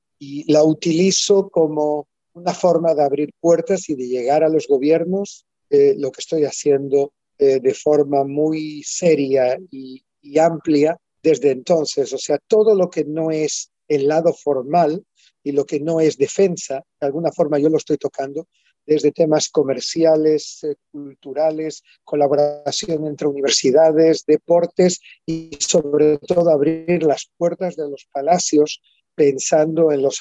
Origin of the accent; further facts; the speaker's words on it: Portugal; also born or lived in Melilla / Morocco; Y luego empecé a contar sobre mi infancia en Portugal, un pie en España a través de la familia de mi madre.